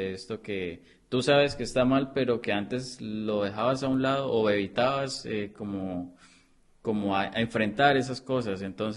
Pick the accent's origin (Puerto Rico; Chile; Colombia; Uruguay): Colombia; now in Tijuana, Mexico; Yo vengo desde Colombia. Esto, justamente por cuestión de mi relación con ella, con Lili, me vine para Tijuana.